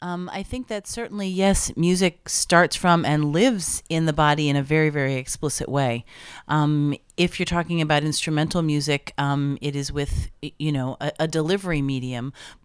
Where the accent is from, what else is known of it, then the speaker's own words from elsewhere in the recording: Washington, District of Columbia, United States; I remember growing up in cities, growing up in Washington, D.C., when there were record stores